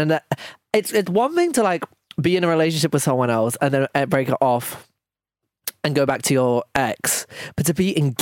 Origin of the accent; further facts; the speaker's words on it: United Kingdom; I am British